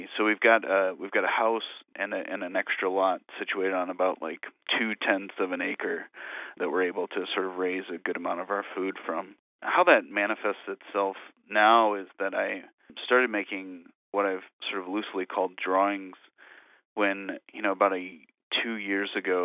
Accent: Illinois, United States; I grew up in Northern Illinois and then attended two colleges in Illinois.

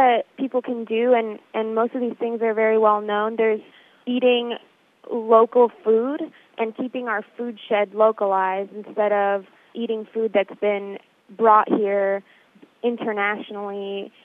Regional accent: Sarasota, Florida, United States; Well, I'm from Sarasota and so are the Citizens Climate Lobby

